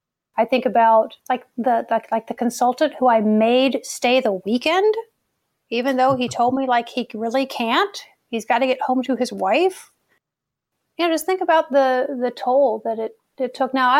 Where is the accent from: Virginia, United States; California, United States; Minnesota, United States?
Virginia, United States; Richmond; there are people in my hometown of Richmond, Virginia, who do know me from that life